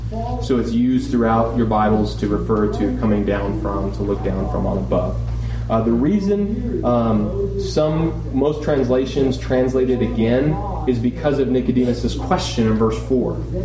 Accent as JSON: {"language": "English", "country": "United States", "said": "We're American because we come from American parents"}